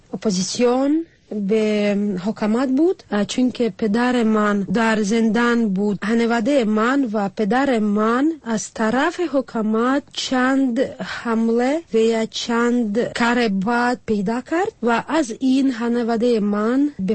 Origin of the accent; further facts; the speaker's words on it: Turkmenistan; moved away as an adult; now in Czech Republic; و من در سال 1996 از ترکمنستان آمدم به جمهوریت چک.